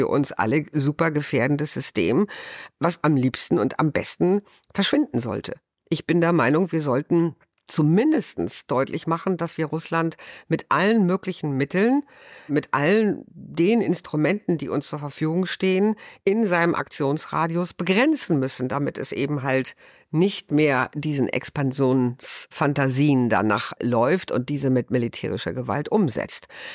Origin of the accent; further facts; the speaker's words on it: Germany; Und das ist etwas, was wir als Deutsche wirklich nicht wahrhaben wollten.